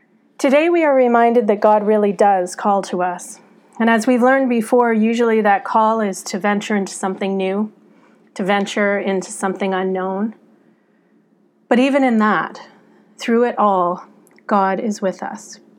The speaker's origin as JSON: {"language": "English", "town": "Welland", "region": "Ontario", "country": "Canada", "tie": "born or raised there", "said": "when I was growing up in Welland, Ontario, lived a little girl"}